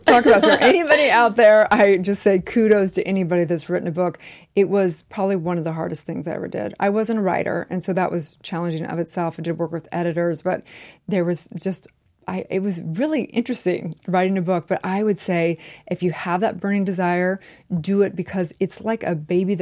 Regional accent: California, United States; My parents were divorced. We lived in kind of a hippie commune. I grew up in California.

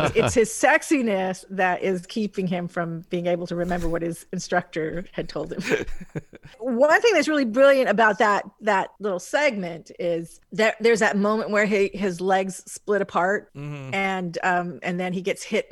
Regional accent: Hawaii, United States; I mean, I'm sorry, Molokai, and I'm from Hawaii.

